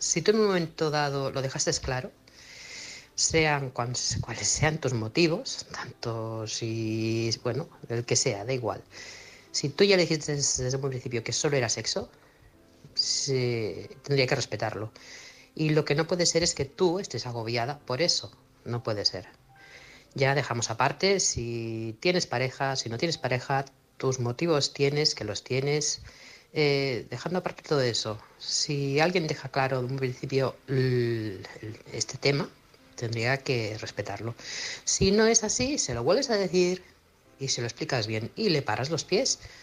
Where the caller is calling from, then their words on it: Manresa, Catalonia, Spain; corresponsal de Manresa, Barcelona.